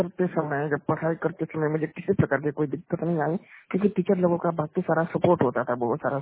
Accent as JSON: {"language": "Hindi", "town": "Nagpur", "region": "Maharashtra", "country": "India", "tie": "born there", "said": "जन्म 3 मार्च 2000 में हुआ है और महाराष्ट्र के नागपुर में मेरा जन्म हुआ था।"}